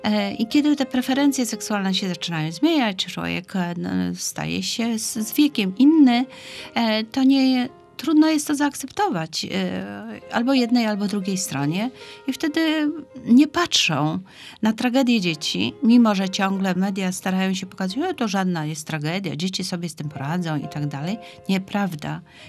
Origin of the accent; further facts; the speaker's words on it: Gdańsk, Pomeranian Voivodeship, Poland; now in Jastarnia, Poland; Ja jestem mieszkanką Gdańska. Urodziłam się w Gdańsku, jestem gdańszczanką, a za mężem znalazłam się w Jastarni.